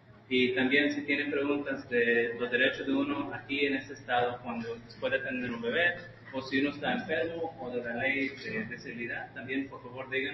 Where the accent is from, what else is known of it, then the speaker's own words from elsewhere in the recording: United States; born there; Yo soy un abogado de New Jersey y de Nueva York. Yo soy nacido aquí, americano. Pero mis padres son de Salvador. Y ellos llegaron aquí después del conflicto en El Salvador.